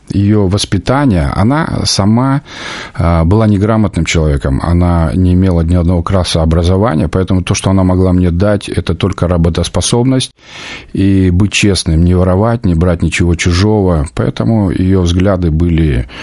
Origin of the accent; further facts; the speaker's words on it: Far East, Russia; born there; Я родился на Дальнем Востоке 50 лет назад, 5 октября.